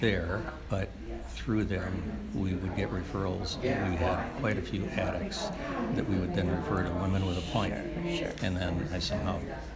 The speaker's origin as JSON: {"language": "English", "region": "Missouri", "country": "United States", "said": "I'm originally from Missouri."}